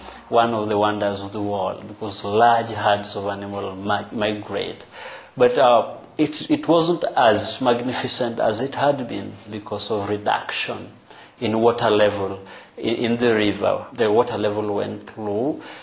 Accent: Kindu Bay, Homa Bay County, Kenya; I grew up along the lake. I come from Kindu Bay.

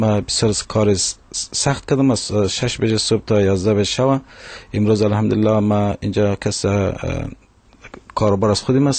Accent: Mazar-i-Sharif, Balkh, Afghanistan; English is a second language; now in Australia; especially now I'm from Australia, anyone who's go to Afghanistan and especially in Mazar-e-Sharif, my city

